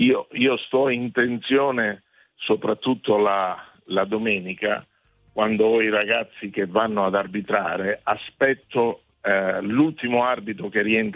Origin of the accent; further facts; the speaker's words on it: Caltanissetta, Sicily, Italy; Io sono di Caltanissetta